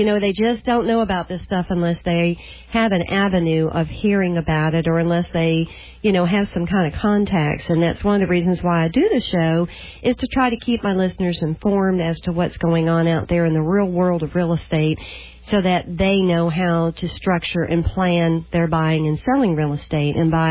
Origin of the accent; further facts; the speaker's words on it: Florida, United States; Now, being a Floridian, you know, born and raised in Florida, never having seen any snow